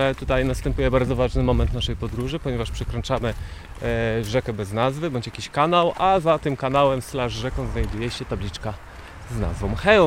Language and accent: Polish; Żory, Silesian Voivodeship, Poland; ja trochę dalej mieszkam, pochodzę z Żor na Górnym Śląsku, niedaleko Rybnika, Katowic.